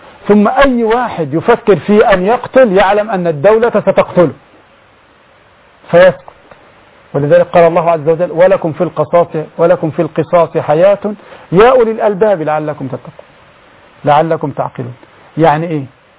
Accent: Upper Egypt, Egypt

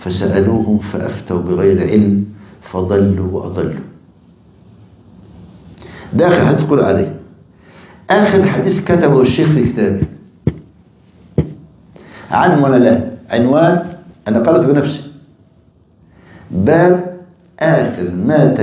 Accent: Egypt; المقابر عندنا في مصر عبارة عن غرف

